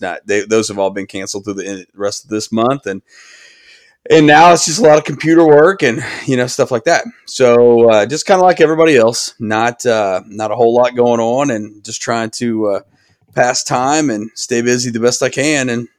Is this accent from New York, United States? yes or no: no; Tulsa, Oklahoma, United States; I'm from Tulsa. I live in Tulsa